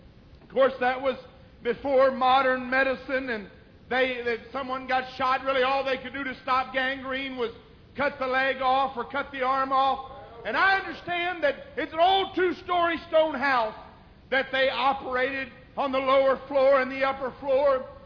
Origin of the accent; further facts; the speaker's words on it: Virginia, United States; But I'm from Virginia, big Civil War country. Lots of Civil War monuments and battlefields and a lot of different things with the Civil War.